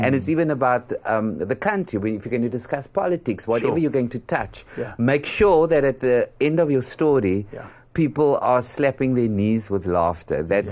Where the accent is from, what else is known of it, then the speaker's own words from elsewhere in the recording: Western Cape, South Africa; Obviously, I would, growing up in the Cape, had brown funerals.